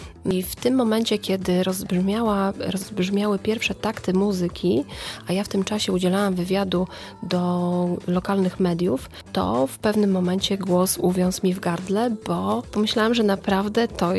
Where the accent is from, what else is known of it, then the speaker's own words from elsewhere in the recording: Bydgoszcz, Kuyavian-Pomeranian Voivodeship, Poland; now in Głogów, Poland; ja pochodzę z Bydgoszczy, w Głogowie, w okolicach Głogowa mieszkam 15 lat